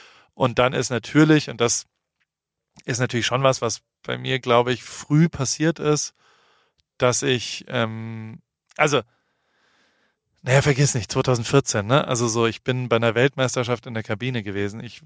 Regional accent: Germany; wir sind als in Deutsche aufgewachsen

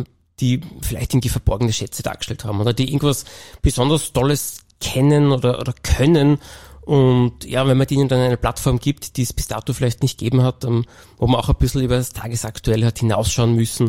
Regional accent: Klagenfurt, Carinthia, Austria; aber als Klagenfurter nimmt man fußballmäßig, was man kriegen kann.

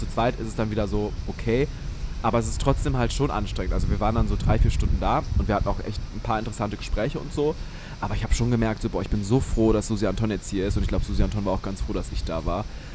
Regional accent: Cologne, North Rhine-Westphalia, Germany; ich komme ja aus Köln.

